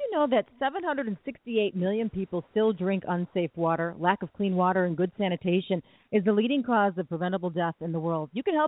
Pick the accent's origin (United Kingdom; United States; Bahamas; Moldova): United States; Illinois; But, you know, growing up on the Northwest Side, I'm sorry, guys. You know, my heart is in Wrigley.